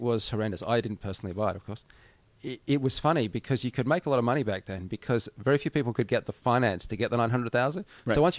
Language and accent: English; Australia; I'm an Australian